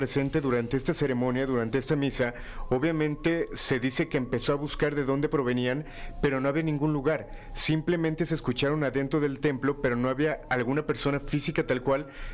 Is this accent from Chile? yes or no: no; Tulancingo, Hidalgo, Mexico; yo soy de Hidalgo, pero...